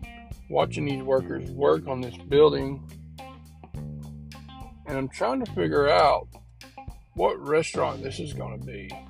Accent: Cumming, Georgia, United States; growing up in Cumming, Georgia was, had its diversities. We had mostly white kids.

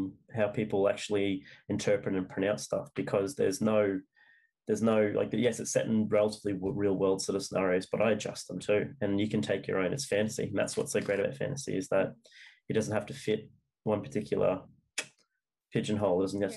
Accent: Australia; I'm Australian, so my pronunciation is probably quite different to American or even British English

